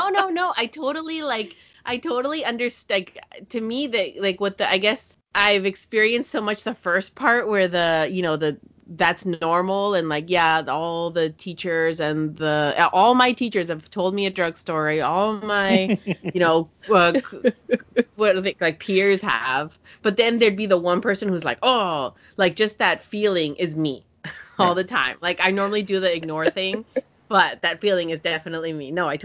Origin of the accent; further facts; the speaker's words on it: California, United States; because, like, growing up in California and drug culture being so common